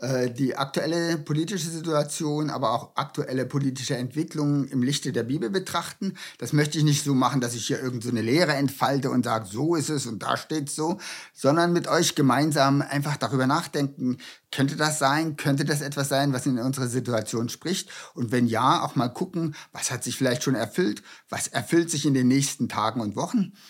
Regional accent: Germany; Ich denke, wir als Deutsche haben auch eine Teilschuld an beiden.

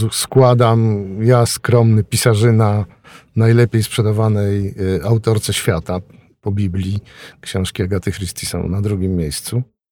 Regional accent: Świętokrzyskie Voivodeship, Poland; ja się wychowałem u podnóża Gór Świętokrzyskich wśród czarownic i zabobonów

